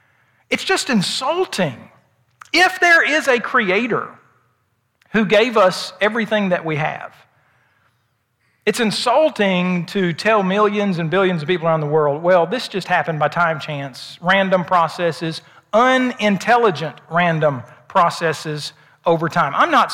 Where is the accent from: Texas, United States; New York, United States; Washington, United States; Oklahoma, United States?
Oklahoma, United States; moved away; And by the way, I grew up in Oklahoma. I thought when I left Oklahoma, I wouldn't have as many tornado scares, but I think maybe there's been more since I've lived in Alabama the last 22 and a half years.